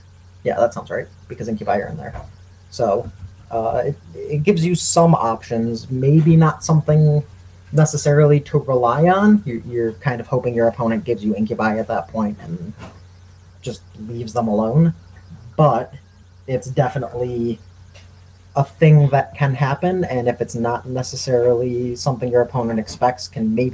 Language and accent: English; United States; I'm allowed to say that because I am American.